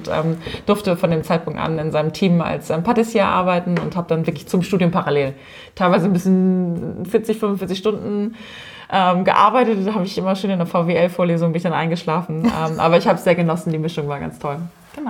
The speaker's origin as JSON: {"language": "German", "region": "Lower Saxony", "country": "Germany", "said": "ich komme aus Ostfriesland"}